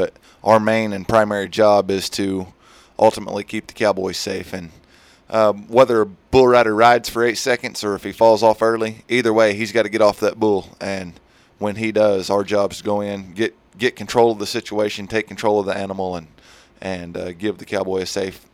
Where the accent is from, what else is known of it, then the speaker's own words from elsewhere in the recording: Oklahoma, United States; this is kind of a special rodeo for me because it's my hometown rodeo, if you mm-hmm. will. I actually live between here and Vinita, Oklahoma, okay. out in the country there.